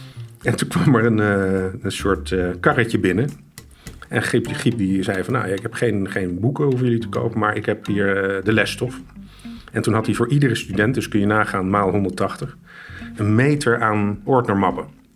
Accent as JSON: {"language": "Dutch", "town": "Amsterdam", "region": "North Holland", "country": "Netherlands", "said": "uit Amsterdam."}